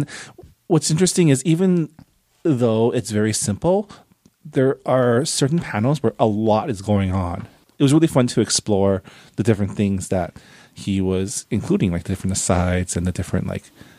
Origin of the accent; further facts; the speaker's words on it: Canada; I am also Canadian, yes.